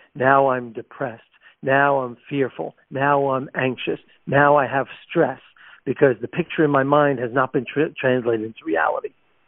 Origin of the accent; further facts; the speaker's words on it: New York, United States; So I grew up on Long Island, outside New York City, the 9th of 12 kids.